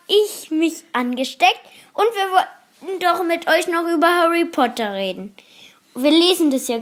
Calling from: Kiel, Schleswig-Holstein, Germany; Bei uns in Kiel haben mindestens schon 41 Corona.

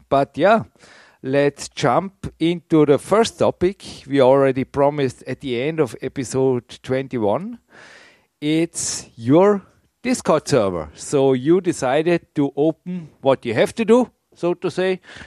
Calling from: Austria; I'm recording here from Austria.

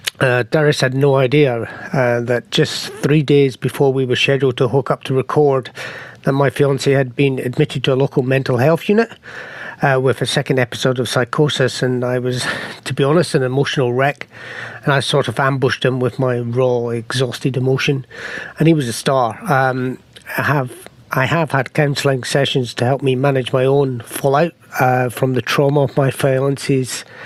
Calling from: Sunshine, Victoria, Australia; from Sunshine in Melbourne, Victoria.

